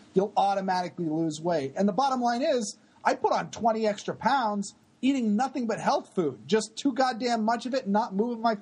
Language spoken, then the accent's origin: English; Maine, United States; I grew up in Maine and now I live in Massachusetts, and right in between it is New Hampshire with no sales tax.